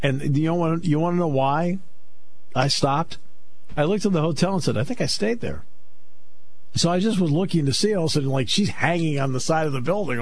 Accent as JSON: {"language": "English", "region": "New England", "country": "United States", "tie": "born or raised there", "said": "I'm 60 years old. I've been ready my whole life. It still stinks. I mean, really. I grew up in New England, man."}